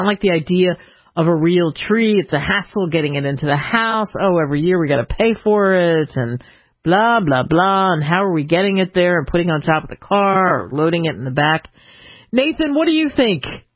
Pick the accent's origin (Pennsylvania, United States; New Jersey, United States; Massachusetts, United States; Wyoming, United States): New Jersey, United States; Cherry Hill; And in I grew up in Cherry Hill, just a stone's throw away from Philadelphia